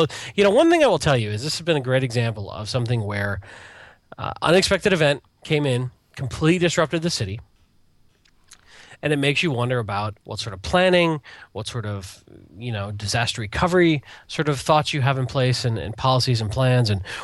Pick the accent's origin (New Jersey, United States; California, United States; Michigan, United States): Michigan, United States; Detroit; I grew up in Detroit, and we looked at the South and went, what's wrong with you people?